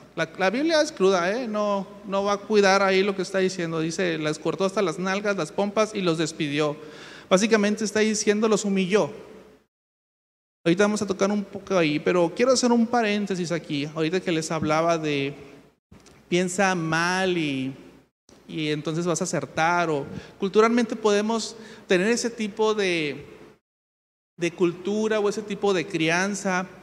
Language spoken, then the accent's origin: Spanish; Mexico; como cultura mexicana, culturalmente, tenemos un refrán.